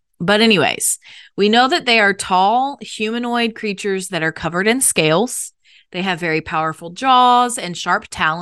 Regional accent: Canada; My mother is African American and of a slave trade brought line, and I was born and raised in Canada.

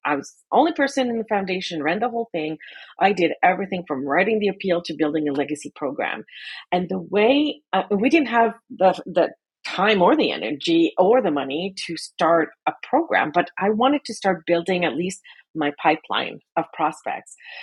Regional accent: Canada; and I'm going to include Canada, being Canadian

